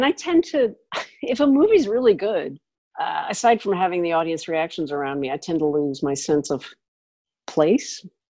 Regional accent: Connecticut, United States; the old strip mall multiplexes that I went to as a kid growing up in Connecticut in the 70s.

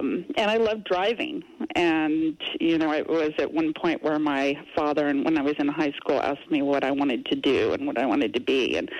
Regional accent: Kansas, United States; I grew up in Kansas. Really did not have a strong background of engagement in the arts when I was growing up.

